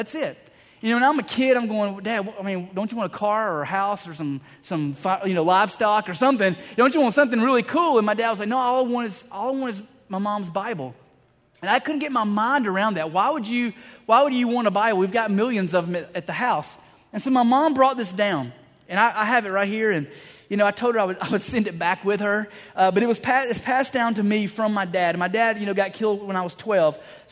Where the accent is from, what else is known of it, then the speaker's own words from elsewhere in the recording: Atlanta, Georgia, United States; now in Savannah, United States; And I said, listen, I'm from Atlanta. It's a pretty big city.